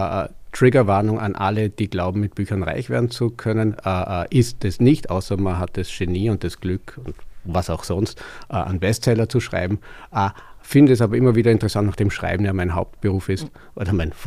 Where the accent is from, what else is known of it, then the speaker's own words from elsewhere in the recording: Vorarlberg, Austria; now in Vienna, Austria; Wie ich hoffe, dass man es noch hört, ich bin Vorarlberger von Geburt und Leidenschaft, also hohe miteinander. Versuche aber Hochdeutsch zu sprechen und glaube, kann das auch ganz gut.